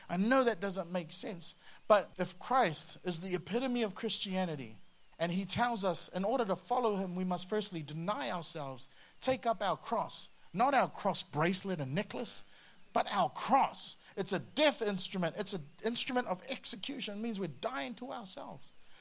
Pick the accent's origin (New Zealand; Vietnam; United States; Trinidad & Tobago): New Zealand; I used to get frustrated as a Kiwi when I'd look at Australia and how much more awesome they were in the medal count every year.